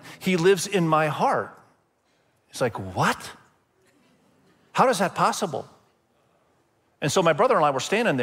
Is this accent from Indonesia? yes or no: yes; Indonesia; many of you know that I grew up in Indonesia